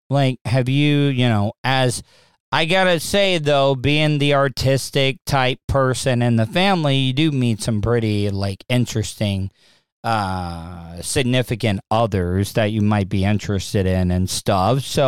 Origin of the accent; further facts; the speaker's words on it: the South, United States; like growing up in the South, we talked about that. When you grow up in the South, because growing up, I've done radio broadcasting